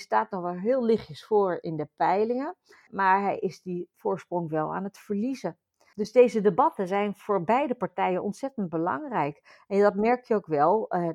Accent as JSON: {"language": "Dutch", "country": "Netherlands", "lives_now": "Australia", "said": "dat is natuurlijk een domper voor ons als Nederlanders die hier in Australië wonen"}